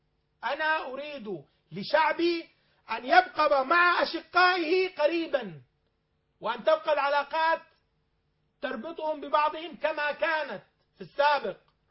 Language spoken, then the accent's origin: Arabic; Syria; نحن كسوريين